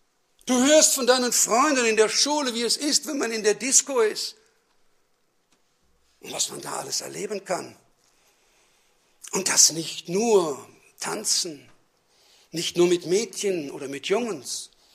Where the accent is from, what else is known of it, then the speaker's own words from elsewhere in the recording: North Rhine-Westphalia, Germany; Vielleicht bei euch hier in dem Siegerland mag es noch gehen, aber bei uns im Ruhrgebiet, aber auch schon im Hinterland